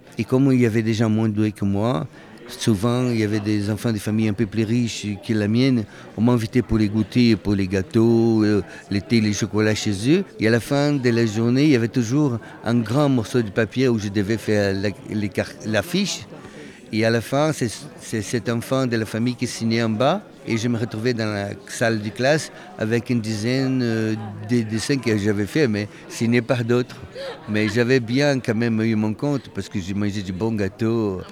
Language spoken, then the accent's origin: French; Brazil; French is a second language; moved away as an adult; now in France; je suis français et brésilien. Je suis arrivé en France à l'âge de 30 ans.